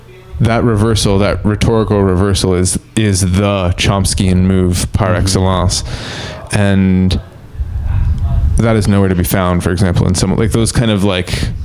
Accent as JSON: {"language": "English", "country": "Canada", "said": "as a Canadian"}